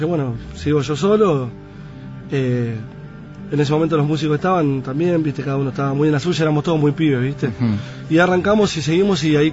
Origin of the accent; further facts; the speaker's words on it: Buenos Aires, Argentina; No, nosotros somos todos de Flores.